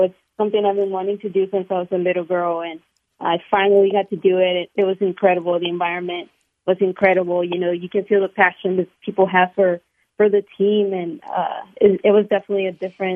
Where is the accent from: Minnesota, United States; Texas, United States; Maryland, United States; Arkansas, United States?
Texas, United States; Houston; also born or lived in Mexico; I was born in Mexico and came here when I was very little, and I've been in Houston ever since.